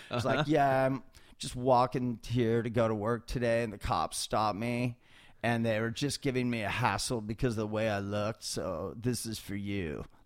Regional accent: California, United States; I'm from Northern California.

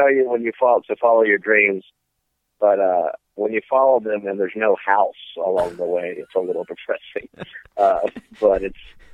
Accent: Fort Worth, Texas, United States; now in Portland, United States; No, I'm originally from Fort Worth, Texas. Dallas is next to it.

